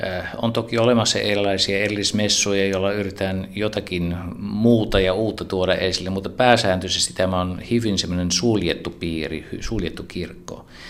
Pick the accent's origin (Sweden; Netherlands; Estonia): Netherlands; now in Finland; Olen Hollannista kotoisin ja olen viimeiset 32 vuotta asunut Suomessa.